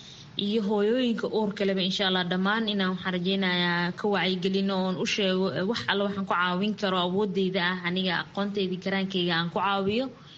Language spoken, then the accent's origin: Somali; Mogadishu, Banaadir, Somalia; moved away as an adult; now in India; waxaan ka imaaday Soomaaliya, khaasatan magaalada Muqdisho. India waxaan imaaday 2016-kii